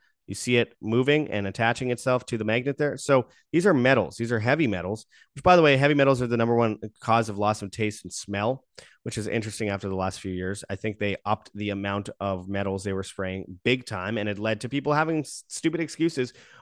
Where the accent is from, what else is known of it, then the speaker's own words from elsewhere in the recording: Canada; yes, I'm Canadian